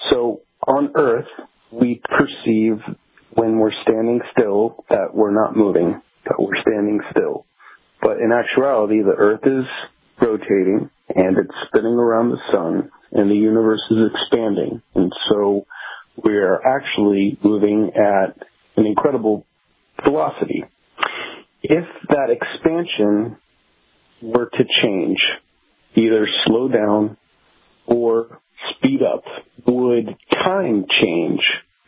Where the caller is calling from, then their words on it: Severn, Maryland, United States; I'm calling from Severn, Maryland.